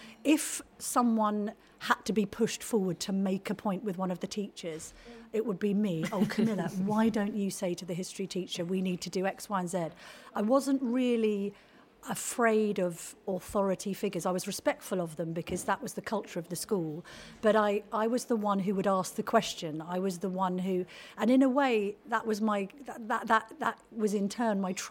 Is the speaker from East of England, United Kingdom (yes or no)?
yes; Harpenden, East of England, United Kingdom; So I was brought up in Harpenden and I went to Roundwood JMI when I was five for a couple of years. And then I was always destined to go to St Albans High School for Girls.